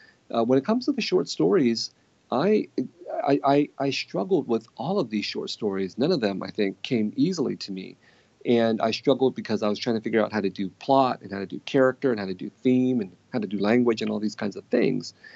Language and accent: English; San Jose, California, United States; When I was growing up in San Jose of the 1970s and 1980s, the threat of violence was omnipresent.